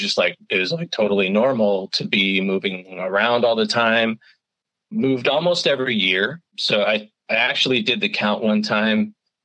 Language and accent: English; Manassas, Virginia, United States; also born or lived in Ohio, United States; when I was born in Ohio, and then when my parents divorced, they both moved. So I went with my mom and we moved to Virginia. We moved to Manassas, Virginia, which is right outside of Washington, D.C.